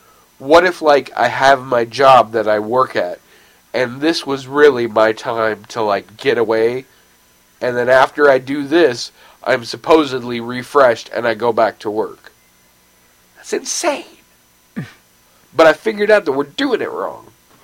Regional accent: Salem, Oregon, United States; Which was also the name of an amusement park where I grew up in Salem, Oregon, that I actually really enjoyed.

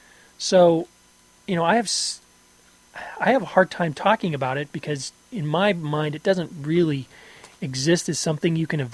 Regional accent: United States; Because you were born here.

